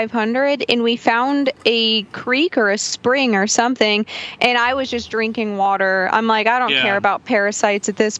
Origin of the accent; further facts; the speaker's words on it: St. Charles, Missouri, United States; We told him we're like from the St. Charles, St. Louis area.